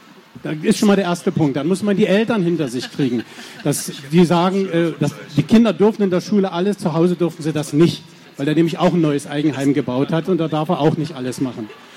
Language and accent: German; Hoyerswerda, Saxony, Germany; ich komme aus Hoyerswerda, begrüße also den jungen Kollegen in der Lausitz.